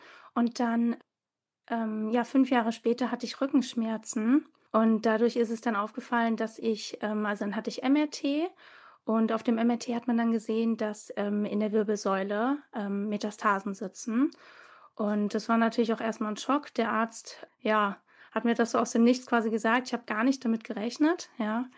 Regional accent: Westerwald, Germany; born there; now in Mecklenburg-Vorpommern, Germany; ich bin 34 Jahre alt, komme gebürtig aus dem Westerwald, wohne jetzt im schönen Mecklenburg-Vorpommern

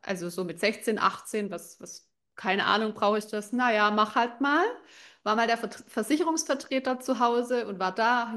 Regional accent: Baden-Württemberg, Germany; wie man bei uns im Schwabenland sagt

